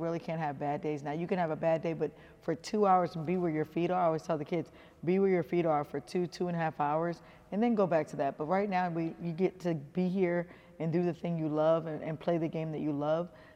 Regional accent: New Jersey, United States; I'm from Jersey, Philly area, so mm-hmm. when I was younger, he's coming out of Lower Merion High School.

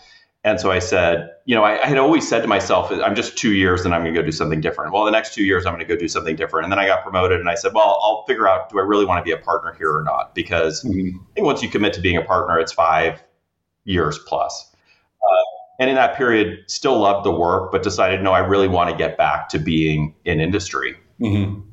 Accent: California, United States; I'm from the Bay Area originally. She's from New York. I said, let's go try the Bay Area.

